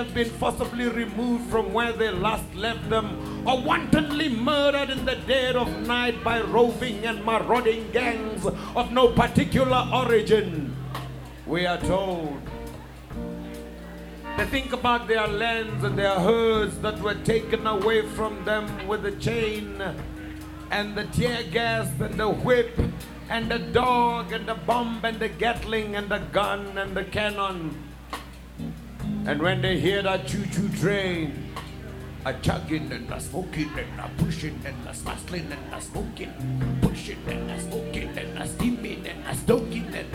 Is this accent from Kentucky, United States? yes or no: no; Baton Rouge, Louisiana, United States; And I'm from Baton Rouge, Louisiana.